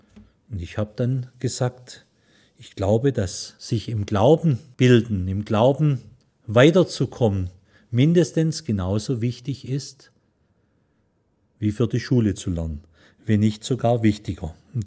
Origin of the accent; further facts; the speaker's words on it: Baden-Württemberg, Germany; Wobei ich festgestellt habe, nachdem ich in 5 Bundesländern gewohnt und gelebt habe, sich Häuser bauen tun nicht nur die Schwaben.